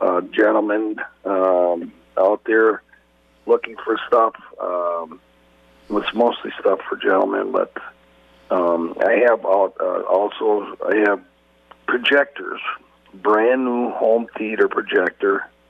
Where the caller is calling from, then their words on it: Iron Ridge, Wisconsin, United States; Good morning. I'm calling from Iron Ridge.